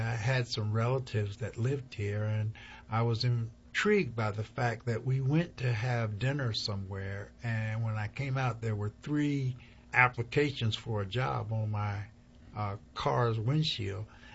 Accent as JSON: {"language": "English", "town": "Hampton", "region": "Virginia", "country": "United States", "said": "I'm from Hampton, Virginia."}